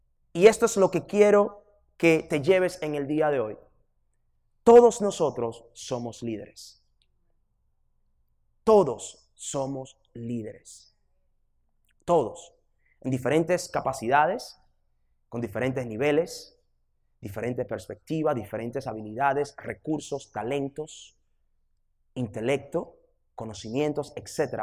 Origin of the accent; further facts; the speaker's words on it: Dominican Republic; also born or lived in Boston; now in Dallas, United States; soy nativo dominicano, llevo ya en los Estados Unidos aproximadamente unos 20 y tanto de años. Hace unos 4 años que mi familia y yo decidimos movernos de la ciudad de Boston, donde vivíamos anteriormente, acá a la ciudad de Dallas.